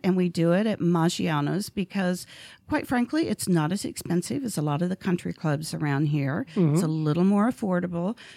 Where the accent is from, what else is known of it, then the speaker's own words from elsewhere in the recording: Texas, United States; So even though I'm from Texas, and I live in Texas now, I come back to Atlanta every month